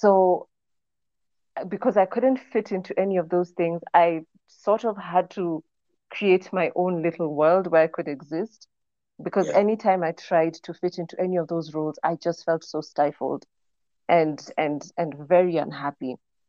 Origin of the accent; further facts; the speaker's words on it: Nairobi, Kenya; Anyway, so I'm from Nairobi, Kenya.